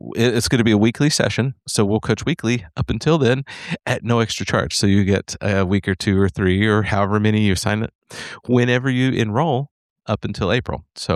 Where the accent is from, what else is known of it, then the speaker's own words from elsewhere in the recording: Texas, United States; All y'all, get my Texan on now that I'm back from Boston.